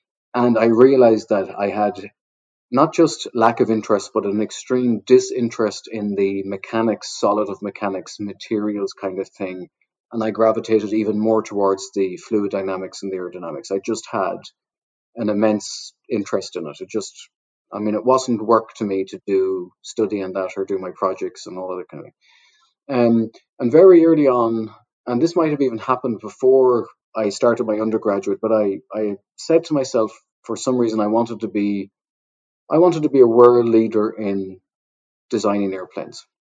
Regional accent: Connacht, Ireland; And I'm from the west coast of Ireland in a small village in Sligo

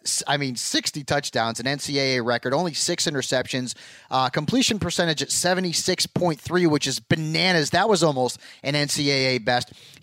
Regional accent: Connecticut, United States; I'm from Connecticut, not for nothing. I don't want to go back there.

